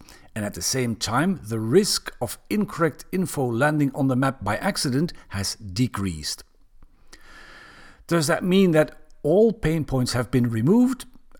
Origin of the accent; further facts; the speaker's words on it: Belgium; like my home country Belgium.